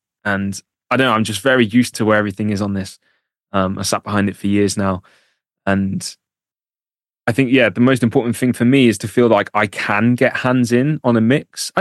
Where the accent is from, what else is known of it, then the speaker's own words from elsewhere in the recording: East of England, United Kingdom; So I'm from Norfolk.